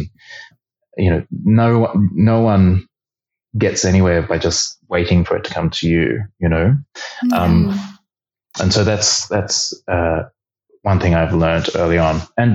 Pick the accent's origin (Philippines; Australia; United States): Australia; You know, I think as an Australian creative, it's tricky to sort of get that experience of running a multi-million-dollar musical.